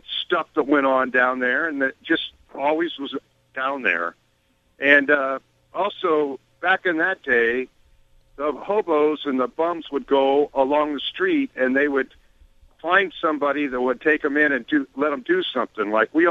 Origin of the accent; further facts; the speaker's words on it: Eugene, Oregon, United States; I grew up in Eugene. I'm almost 70 years old.